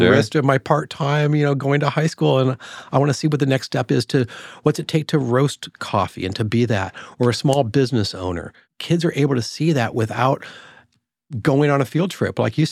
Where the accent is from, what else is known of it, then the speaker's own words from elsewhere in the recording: Midwest, United States; You know, I grew up in the Midwest, and I was infatuated with the marine biology.